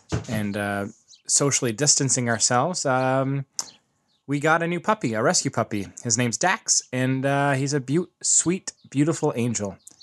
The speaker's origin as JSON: {"language": "English", "town": "Windsor", "region": "Ontario", "country": "Canada", "said": "I'm from Windsor, Ontario."}